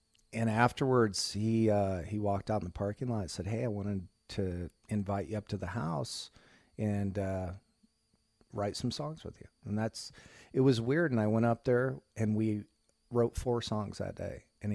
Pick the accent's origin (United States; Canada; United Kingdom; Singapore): United States; Monticello, Indiana; I'm from Monticello, so we were like 45 minutes away from each other